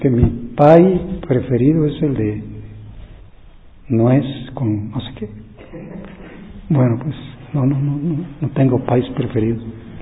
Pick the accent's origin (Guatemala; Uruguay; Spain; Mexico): Mexico; Bueno, yo soy un pobre mexicano.